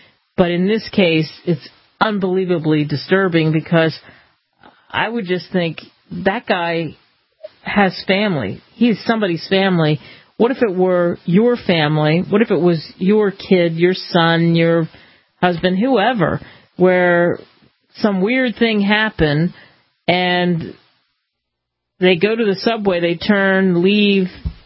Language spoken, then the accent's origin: English; New York City, New York, United States; Originally, I am from New York City, and I have definitely use the subway in my lifetime.